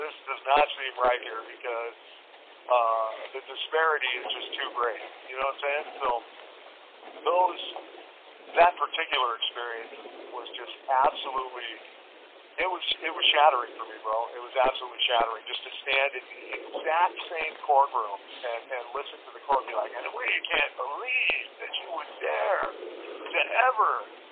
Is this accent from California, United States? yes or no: no; Alaska, United States; I was born and raised in Alaska.